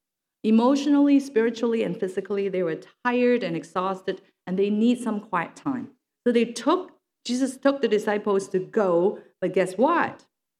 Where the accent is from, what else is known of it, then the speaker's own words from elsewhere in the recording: Alberta, Canada; When I come to the city of Vancouver, guess what? I'm from Alberta